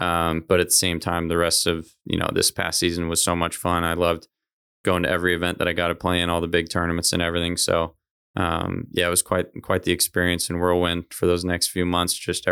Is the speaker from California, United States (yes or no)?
yes; Costa Mesa, California, United States; And, you know, for me growing up in Costa Mesa, he was so right in terms of there really not being, you know, a true downtown anywhere in Orange County